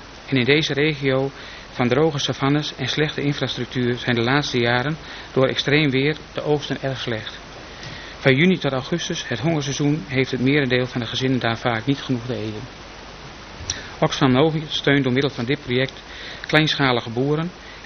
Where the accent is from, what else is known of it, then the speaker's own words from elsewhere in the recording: Friesland, Netherlands; ik ben geen Groninger, ik ben een Fries.